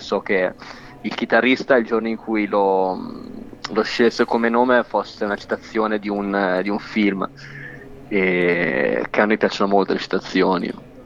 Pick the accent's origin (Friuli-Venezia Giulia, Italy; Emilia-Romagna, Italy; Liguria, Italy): Emilia-Romagna, Italy; Reggio Emilia; Siamo di Reggio Emilia.